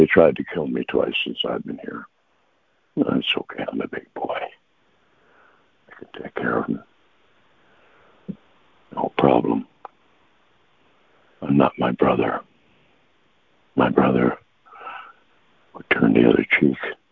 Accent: Newfoundland and Labrador, Canada; born there; I was born a slave in Newfoundland, Canada.

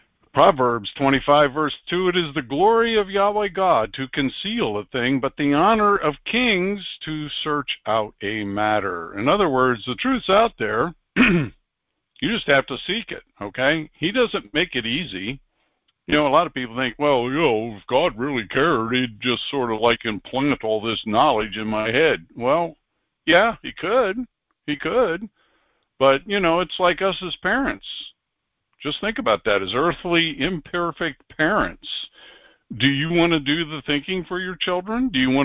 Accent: Wales, United Kingdom; since I am Welsh myself, Welsh, English

